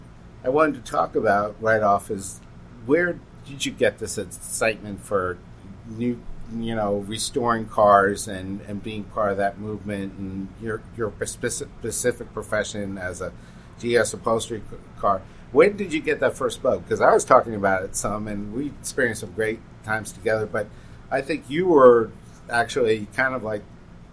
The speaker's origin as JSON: {"language": "English", "town": "Bowie", "region": "Maryland", "country": "United States", "tie": "born or raised there", "said": "I grew up in Bowie, Maryland, not too far from Baltimore."}